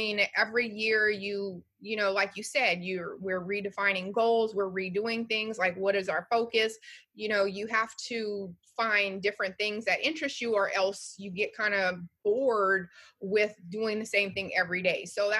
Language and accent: English; Louisiana, United States; I'm from Louisiana and I had a great mom and dad, but they didn't teach me anything about life.